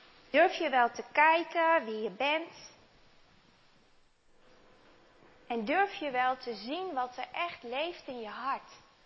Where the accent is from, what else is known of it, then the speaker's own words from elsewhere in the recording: Hoogeveen, Drenthe, Netherlands; Ik kom zelf uit Hoogveen.